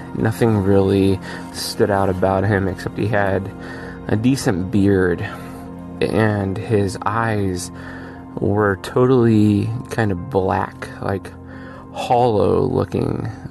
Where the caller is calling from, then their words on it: Erie, Pennsylvania, United States; I'm calling from Erie, Pennsylvania